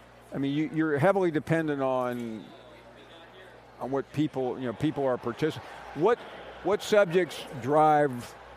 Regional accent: Memphis, Tennessee, United States; It was always weird going to school in Knoxville. And they would say, well, where are you from? I go, Memphis.

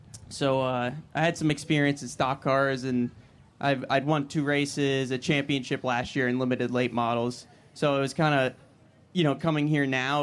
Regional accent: Ridgefield, Connecticut, United States; Yeah, so I'm from Ridgefield, Connecticut originally. So I still live there, but I'm down here most of the time for the race season.

